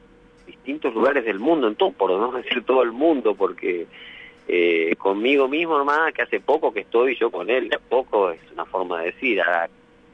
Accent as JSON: {"language": "Spanish", "town": "Gualeguay", "region": "Entre Ríos", "country": "Argentina", "also_born_or_lived": "Paraná", "said": "Yo las aprendí acá en Concepción del Uruguay, yo soy de Gualeguay, viví en Paraná, conozco mi Entre Ríos, conozco mi región."}